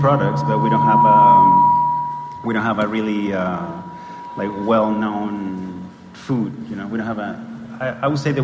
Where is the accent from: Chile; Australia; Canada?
Chile; I'm from Chile.